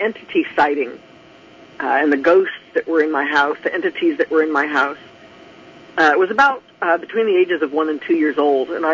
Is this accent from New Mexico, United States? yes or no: yes; Albuquerque, New Mexico, United States; I grew up in Albuquerque, and in New Mexico, they have a lot of images